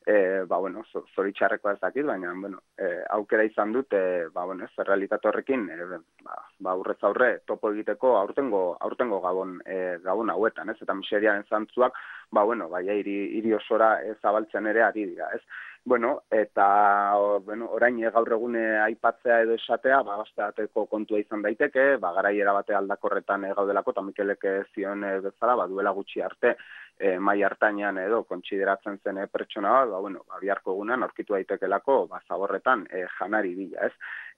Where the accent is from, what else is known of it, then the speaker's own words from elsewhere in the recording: San Sebastián, Basque Country, Spain; ni Donostiarra naiz